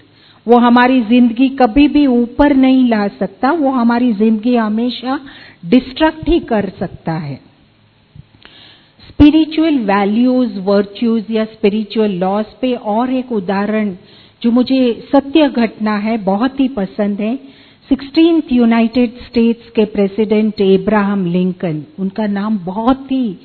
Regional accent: Mumbai, Maharashtra, India; मैं बॉम्बे से हूँ

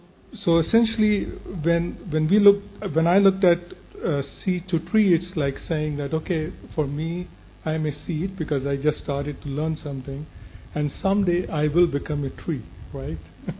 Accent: Mississauga, Ontario, Canada; I'm from Mississauga, Canada.

